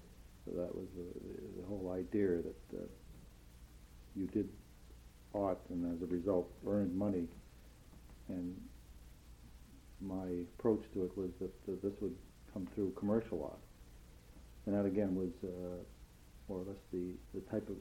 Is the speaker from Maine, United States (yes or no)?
yes; Maine, United States; living in Maine, I come from Maine and was born and raised in Maine